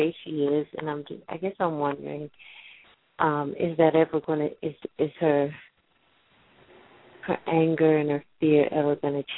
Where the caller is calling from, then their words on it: Washington, District of Columbia, United States; I'm calling from Washington, D.C.